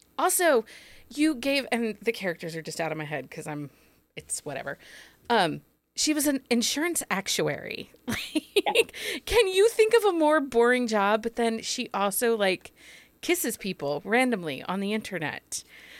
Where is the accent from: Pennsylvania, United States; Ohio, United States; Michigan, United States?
Ohio, United States; And I'll be like, "Oh, I'm from Northwest Ohio over by Toledo."